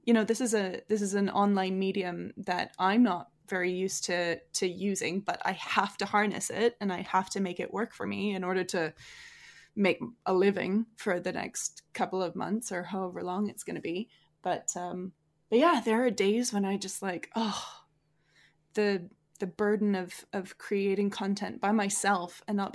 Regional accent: Manitoba, Canada; now in Edmonton, Canada; This is just my family who are from southern Manitoba, and so we start to sound like we're from Fargo.

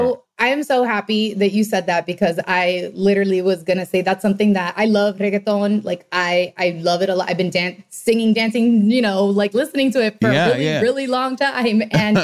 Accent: Miami, Florida, United States; I'm from Miami

